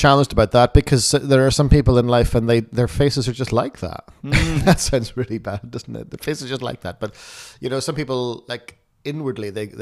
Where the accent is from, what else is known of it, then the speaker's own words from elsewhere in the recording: Ireland; I find that one really tough because I'm Irish and I love a good fight.